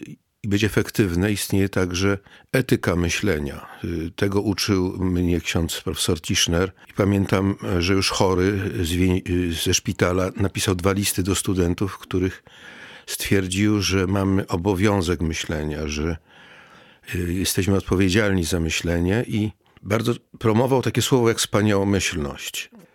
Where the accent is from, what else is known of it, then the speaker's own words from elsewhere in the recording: Kraków, Lesser Poland, Poland; born there; A urodziłem się na krakowskim Kazimierzu 10 lat po wojnie, przy Placu Nowym